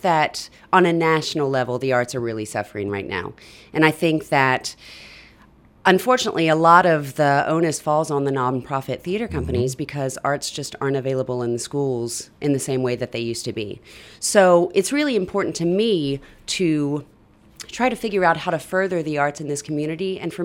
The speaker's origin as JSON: {"language": "English", "town": "Knoxville", "region": "Tennessee", "country": "United States", "lives_now": "Baton Rouge, United States", "said": "I'm from Knoxville, Tennessee, actually."}